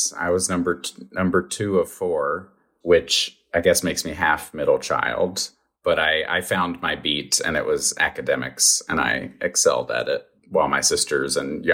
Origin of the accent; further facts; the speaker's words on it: Roanoke, Virginia, United States; I grew up in Roanoke, Virginia. It's this surrounded by mountains in southwest Virginia in the Shenandoah Valley.